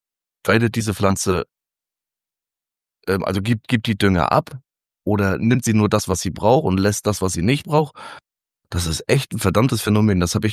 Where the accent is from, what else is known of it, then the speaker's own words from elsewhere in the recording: Bavaria, Germany; wir kommen auch aus Bayern hier